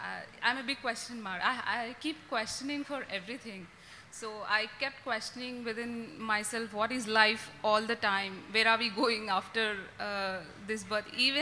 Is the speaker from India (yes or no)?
yes; Hyderabad, Telangana, India; Hello everyone, I'm from Hyderabad.